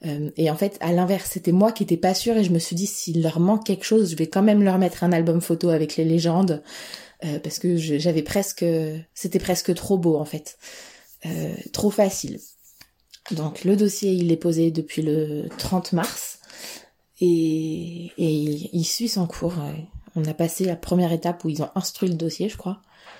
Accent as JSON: {"language": "French", "town": "Vanves", "region": "Île-de-France", "country": "France", "lives_now": "Chartres, France", "said": "quand on a emménagé à Chartres. On vient de Vanves, en région parisienne, à côté de Paris."}